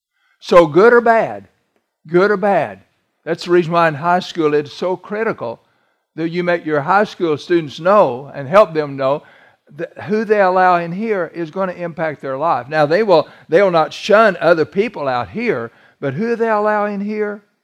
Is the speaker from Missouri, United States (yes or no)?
yes; Missouri, United States; You understand, I'm from South Missouri.